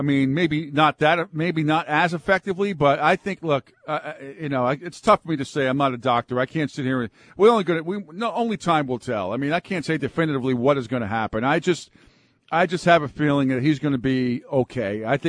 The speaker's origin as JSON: {"language": "English", "region": "Rhode Island", "country": "United States", "tie": "born or raised there", "said": "Growing up in Rhode Island, I mean, I listened all the time."}